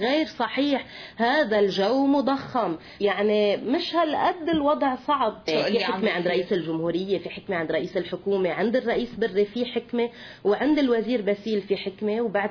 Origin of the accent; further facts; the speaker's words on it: Lebanon; بس خلينا ننتبه نحن كلبنانيين قديش عايشين مرتاحين